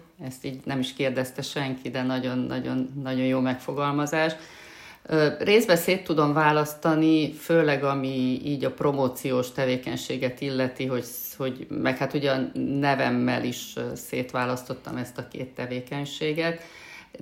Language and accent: Hungarian; Miercurea Ciuc, Harghita, Romania; also born or lived in Odorheiu Secuiesc, Romania / Târgu Mureș, Romania; Székelyudvarhelyen születtem, Csíkszeredában nőttem föl, Marosvásárhelyen végeztem az egyetemet, tehát ott is már volt ez a hármasság, hogy ez a három város, amihez nyilvánvalóan kötődöm